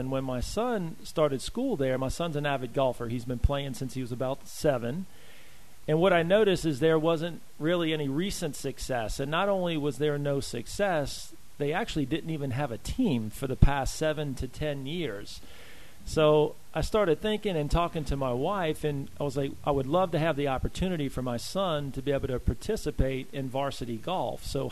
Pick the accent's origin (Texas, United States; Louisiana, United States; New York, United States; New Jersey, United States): Louisiana, United States; New Orleans; I'm actually from New Orleans, born and raised.